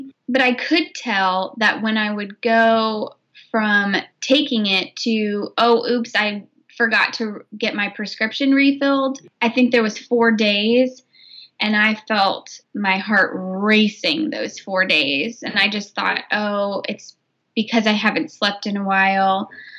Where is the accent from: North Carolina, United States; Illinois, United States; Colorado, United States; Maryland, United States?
Illinois, United States; I'm from Illinois in the US, and I have a great family.